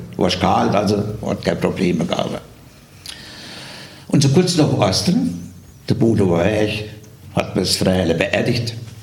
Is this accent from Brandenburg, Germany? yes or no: no; Obersinn, Bavaria, Germany; born there; ich bin gebürtiger Obersinner